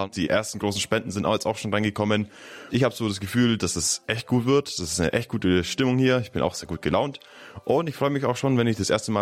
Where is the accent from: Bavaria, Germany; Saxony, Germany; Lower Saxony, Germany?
Bavaria, Germany; Pfaffenhofen an der Roth; ich bin 22 Jahre alt. Ich bin momentan hier in Balderschwang, mache ein Jahrespraktikum in der Redaktion. Ich komme aus Pfaffenhofen an der Roth. Das ist bei Ulm Neuem rum.